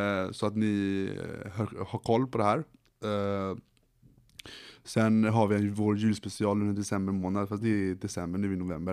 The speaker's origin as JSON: {"language": "Swedish", "town": "Gothenburg", "region": "Västra Götaland County", "country": "Sweden", "said": "vi är från Göteborg."}